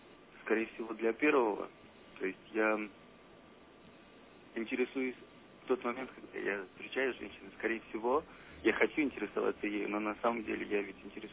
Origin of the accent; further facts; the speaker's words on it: Russia; я вырос, и я сам по себе россиянин.